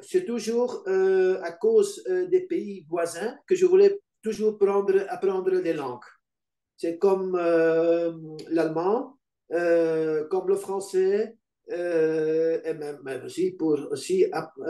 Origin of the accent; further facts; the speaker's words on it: Flanders, Belgium; je suis belge, oui. Donc